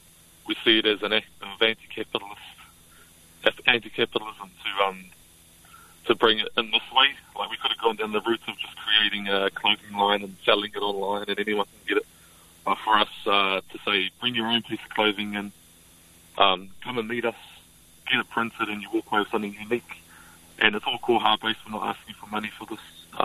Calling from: Rotorua, Bay of Plenty, New Zealand; I'm coming from Rotorua

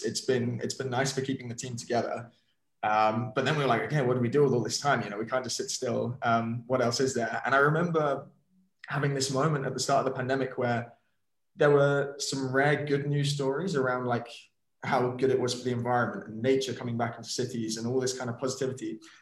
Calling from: London, United Kingdom; I'm dialing in from London, which is why my hair looks the state it is.

